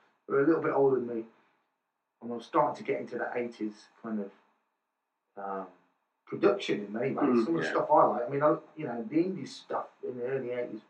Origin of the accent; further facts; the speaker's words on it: England, United Kingdom; I grew up in the Midlands